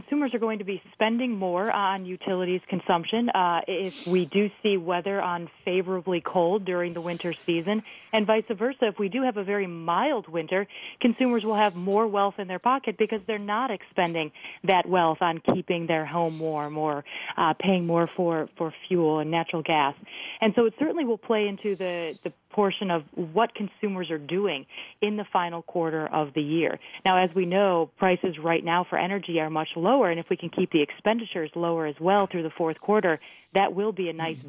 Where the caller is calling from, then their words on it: New York City, New York, United States; Right now, I'm calling from New York City.